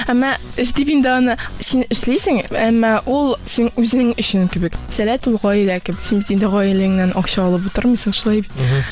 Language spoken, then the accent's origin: Tatar; Almetyevsk, Tatarstan, Russia; Мин үзем Әлмәттән